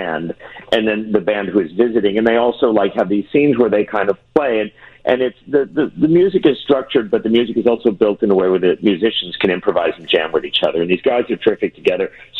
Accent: Chicago, Illinois, United States; moved away as an adult; you know, I'm from Chicago and born and raised and spent most of my career there

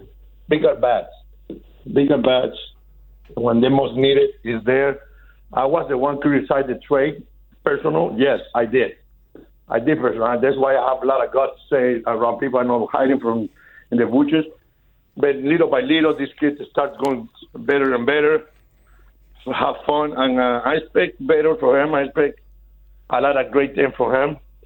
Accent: Venezuela; English is a second language; I come from Venezuela, bro

